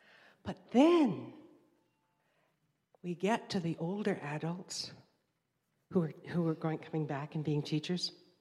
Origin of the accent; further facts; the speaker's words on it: Canada; I'm sorry, I'm from Canada, grade 13, and then adults, and then older adults.